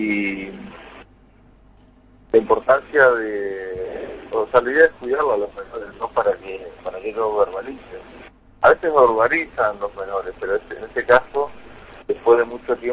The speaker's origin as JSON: {"language": "Spanish", "town": "Santo Tomé", "region": "Corrientes", "country": "Argentina", "said": "Yo soy de Santo Tomé Corrientes"}